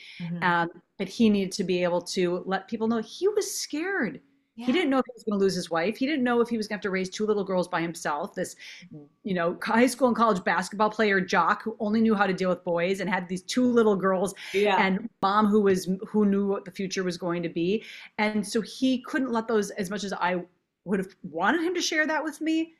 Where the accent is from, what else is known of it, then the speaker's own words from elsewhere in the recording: Minnesota, United States; because I'm from Minnesota and we eat a lot of cow parts and chicken and fish and turkey and, you know, yogurt and cheese.